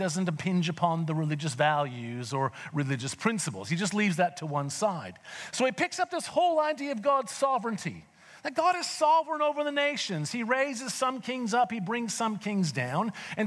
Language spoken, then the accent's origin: English; Canada; now in Australia; I'm from Canada. I am more Canadian in Australia than I ever was in Canada.